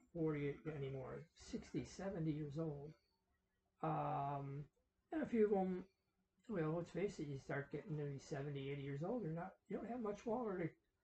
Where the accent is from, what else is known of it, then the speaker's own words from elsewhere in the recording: Chicago, Illinois, United States; Growing up in Chicago, you had one country station.